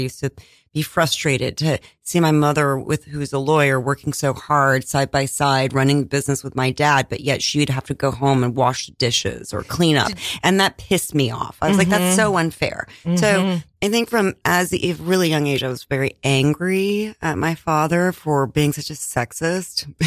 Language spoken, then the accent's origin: English; Iowa, United States; born there; I was born in Iowa, and my parents retired.